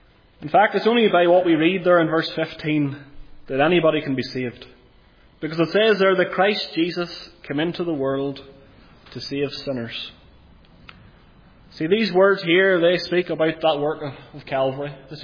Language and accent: English; Lurgan, Northern Ireland, United Kingdom; And you maybe can detect from the accent that I'm from County Armagh. Spent most of my life living up in Craigavon and the town of Lurgan. And perhaps you'll have known from the invitations that I wasn't brought up in a Christian home, but I actually was raised as a Roman Catholic.